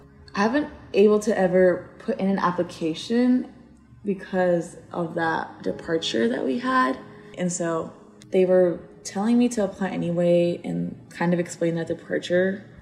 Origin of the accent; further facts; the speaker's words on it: Texas, United States; now in Austin, United States; I'm from the Panhandle, and so I think being undocumented there is a lot harder than it is being like in Austin.